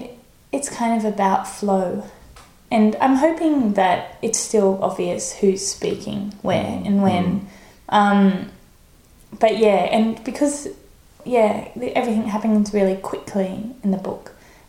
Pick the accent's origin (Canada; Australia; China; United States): Australia; growing up in Northern New South Wales or Queensland, it was devastatingly hot always.